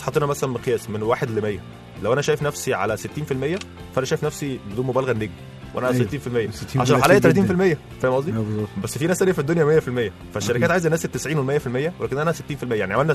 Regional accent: Egypt; اللي حواليا كلنا كمصريين مش بنقرا، وانا اولهم

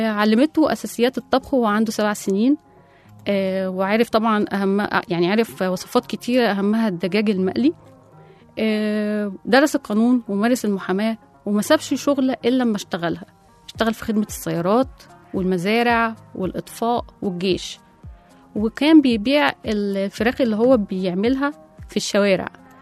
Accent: Egypt; وفي برضو عندنا في مصر هنا فنانين غيروا حياتهم عشان يعملوا اللي بيحبوا

